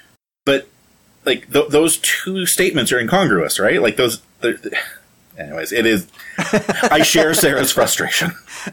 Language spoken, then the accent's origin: English; Canada; I think as a Canadian, we're all want to be proud of how great Canadian healthcare is